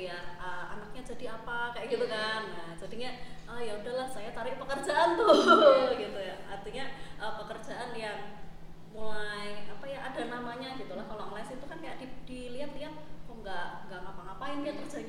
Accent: Yogyakarta, Special Region of Yogyakarta, Indonesia; dari kecil di Jogja gitu ya. Karena memang orang tua dan orang tuanya orang tua itu tinggal di Jogja gitu ya, nenek saya.

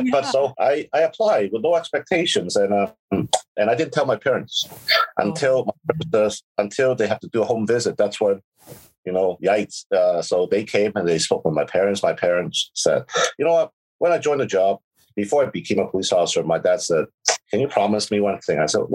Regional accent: Toronto, Ontario, Canada; growing up in Toronto, I grew up in East York. I went to Cardinal Newman. So I was used to the mixed population.

